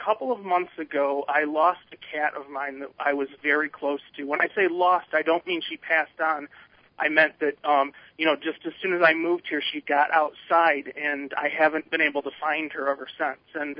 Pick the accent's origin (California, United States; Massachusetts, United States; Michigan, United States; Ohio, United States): Michigan, United States; Detroit; now in Philadelphia, United States; Well, actually, I'm originally from Detroit. I just moved here to Philadelphia a couple months ago.